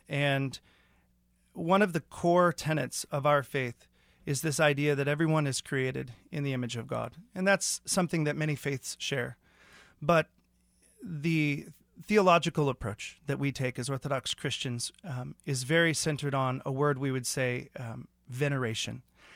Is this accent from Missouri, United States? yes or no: yes; Kansas City, Missouri, United States; So I grew up in Kansas City, and like many in Kansas City who lived west of Truce